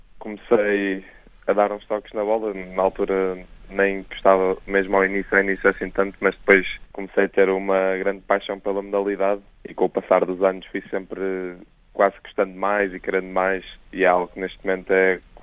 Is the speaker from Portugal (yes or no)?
yes; Lisbon, Portugal; now in Porto, Portugal; este ano tenho estado no Porto a estudar, porque eu sou de Lisboa, só que com os treinos da Seleção Nacional são realizados no Porto, fiquei a viver no Porto.